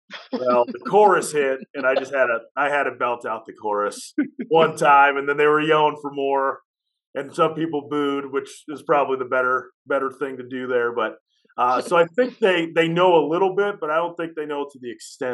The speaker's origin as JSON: {"language": "English", "town": "Chicago", "region": "Illinois", "country": "United States", "tie": "born or raised there", "said": "I was brought up in Chicago to not like the Bears at all."}